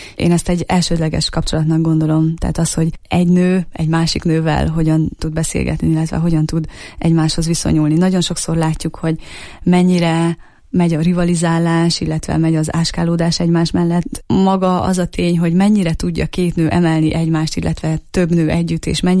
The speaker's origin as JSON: {"language": "Hungarian", "region": "Transylvania", "country": "Romania", "said": "Nagyon fontos hangsúlyoznom, hogy én Erdélyből származom, és túravezetéssel foglalkoztam"}